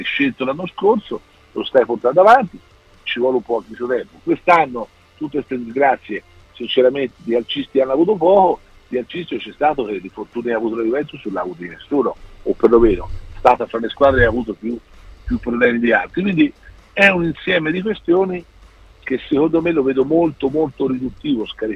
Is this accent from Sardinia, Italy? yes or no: no; Tuscany, Italy; come si dice in Toscana dalle mie parti